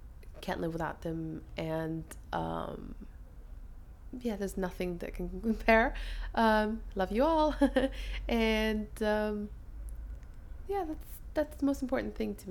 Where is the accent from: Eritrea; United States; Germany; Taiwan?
Eritrea; now in Liverpool, United Kingdom; I'm originally from Eritrea, but actually 9 years ago, my parents moved us to Liverpool, and that was quite different for me.